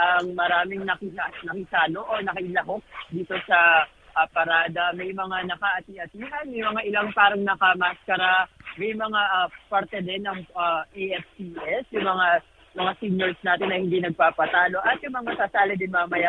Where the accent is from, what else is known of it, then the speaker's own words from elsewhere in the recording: Tondo, Metro Manila, Philippines; lumaki ako sa Tondo.